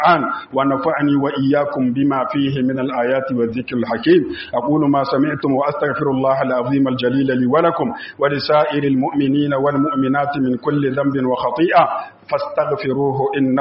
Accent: Niger; اللهم اجعل بلادنا النيجر آمنا مطمئنا سخاء رخاء وسائر بلاد المسلمين

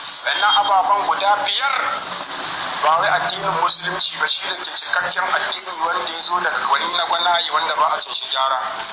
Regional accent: Niger; بلادنا النيجر

